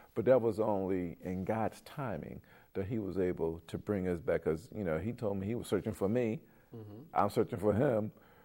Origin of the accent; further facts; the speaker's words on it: Philadelphia, Pennsylvania, United States; You know, we were both born and raised in Philadelphia.